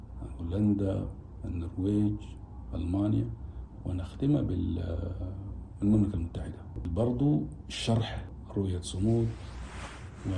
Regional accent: Sudan

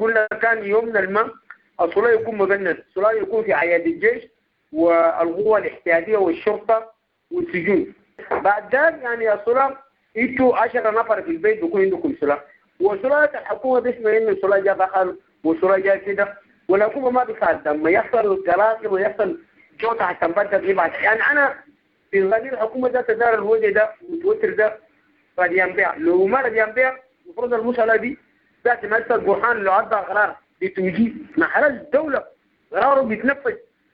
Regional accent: Sudan; لانه هنا كسودانيين بيان بالامل ده بخوفه

